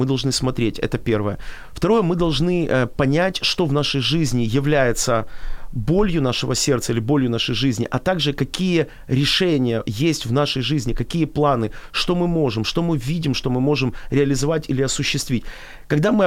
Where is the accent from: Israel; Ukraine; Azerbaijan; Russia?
Ukraine; born there; Я родился в Украине, и всю жизнь я мечтал, наверное, видел свое будущее в этой стране, никогда не думал о том, чтобы куда-то уезжать.